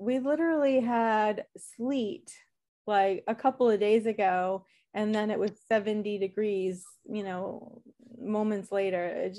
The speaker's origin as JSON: {"language": "English", "town": "Boston", "region": "Massachusetts", "country": "United States", "accent": "Boston", "said": "I haven't figured out a way to put my Boston accent in yet"}